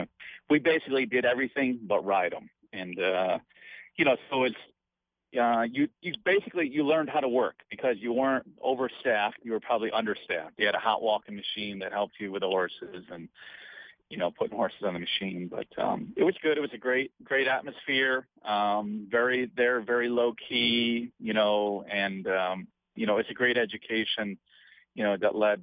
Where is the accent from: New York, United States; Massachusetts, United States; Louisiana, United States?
New York, United States; I grew up around Finger Lakes, and but from that moment on, I knew what I wanted to do.